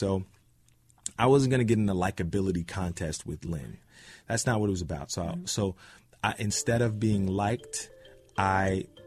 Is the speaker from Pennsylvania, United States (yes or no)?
yes; Philadelphia, Pennsylvania, United States; Even growing up in Philadelphia, in this historic city